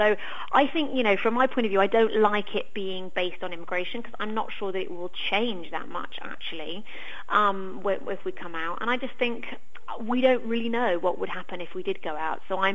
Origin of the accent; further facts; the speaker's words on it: United Kingdom; I think we've always thought of ourselves as British people abroad in a different way than we think of other people in living in other countries, because we've given ourselves this title of expat.